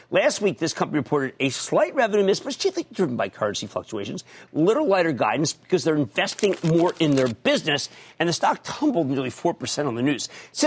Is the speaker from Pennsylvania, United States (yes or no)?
yes; Philadelphia, Pennsylvania, United States; I'm from Philadelphia and I like it on my soft pretzels.